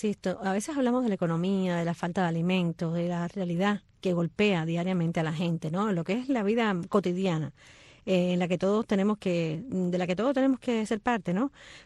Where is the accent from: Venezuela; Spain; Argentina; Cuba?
Cuba; moved away; Sí, señor, mi generación en Cuba no sabía quién es Carlos Barbería, o no sabe. Yo incluso debo confesar que lo descubrí cuando salí de Cuba.